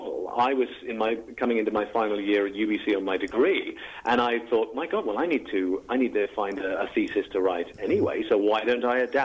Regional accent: England, United Kingdom; now in Canada; my first job in Canada was at Bard in '91, playing Oberon in Dream. Mm-hmm. And when I moved out from England

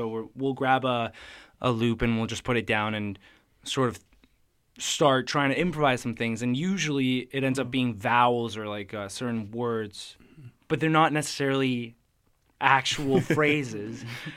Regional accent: Mexico; also born or lived in Quebec, Canada; I mean, we were born in Quebec, but then we grew up in Mexico.

